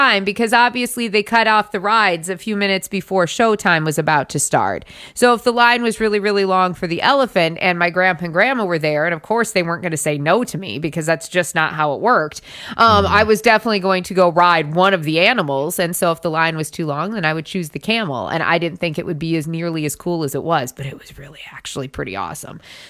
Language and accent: English; South Dakota, United States; when I was growing up in South Dakota.